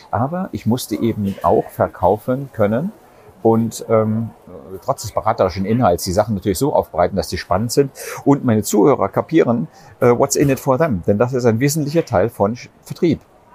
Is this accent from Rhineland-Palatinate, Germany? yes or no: yes; Trier, Rhineland-Palatinate, Germany; um 11.39 Uhr geht mein Zug weiter nach Trier, in meine Heimatstadt.